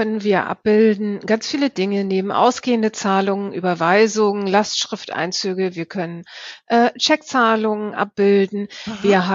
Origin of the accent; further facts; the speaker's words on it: Lübeck, Schleswig-Holstein, Germany; ich komme aus Lübeck, lebe bei Lübeck und arbeite in Lübeck